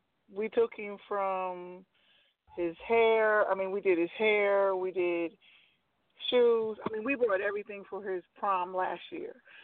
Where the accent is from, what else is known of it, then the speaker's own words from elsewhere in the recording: Delaware, United States; I'm originally from Delaware.